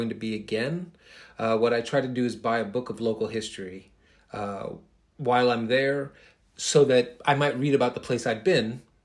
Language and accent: English; Queens, New York, United States; I'm a kid from Queens. Maybe it's just that I don't know anything about all this.